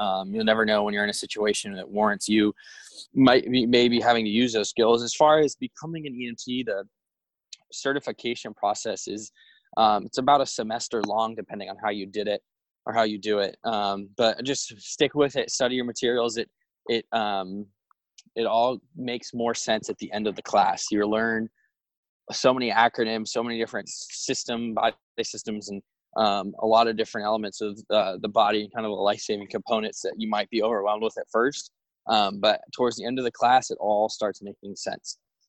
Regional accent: Washington, District of Columbia, United States; also born or lived in Connecticut; I'm from Washington, D.C. originally. I went to Salisbury High School up in Connecticut after going to middle school in D.C.

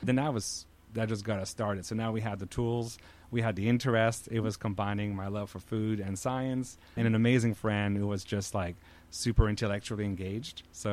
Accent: Quebec, Canada; accent: French Canadian; English is a second language; now in United States; if you picked up on the accent, I'm a French Canadian. I'm from Quebec. And we have a pretty big cheese culture there.

